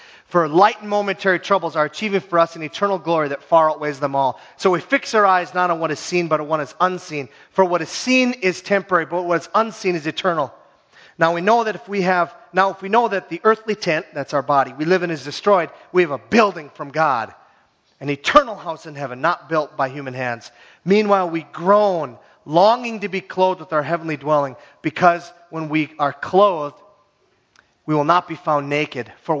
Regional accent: Hibbing, Minnesota, United States; When I went to the University of Minnesota as an 18-year-old, I came from Hibbing, Minnesota, which is about 20,000 people.

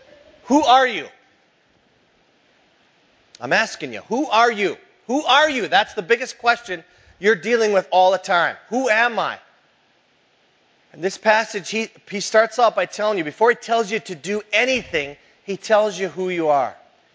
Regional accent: Minnesota, United States; I'm from the Iron Range, and so some of the quotes you have to take with a grain of salt.

